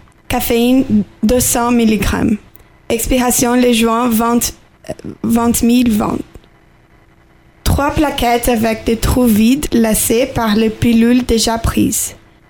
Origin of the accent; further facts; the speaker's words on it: Rio de Janeiro, Brazil; French is a second language; now in Philadelphia, United States; je viens de Rio de Janeiro, au Brésil. Mais j'habite maintenant à Philadelphie, comme Isabella, aux États-Unis. J'ai 19 ans